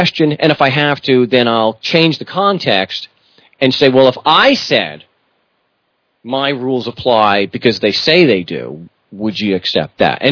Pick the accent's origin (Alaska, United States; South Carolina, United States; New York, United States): New York, United States; Selden; some schmuck from Long Island, I grew up in Selden, not too far from when you guys are.